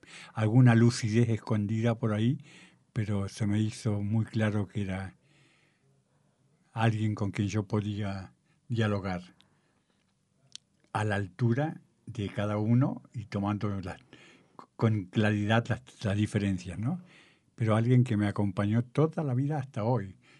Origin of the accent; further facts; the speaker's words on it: Concepción del Uruguay, Entre Ríos, Argentina; born there; yo nací en Concepción del Uruguay, en una ciudad más grande, pero estaba mucho tiempo en casa de mi abuela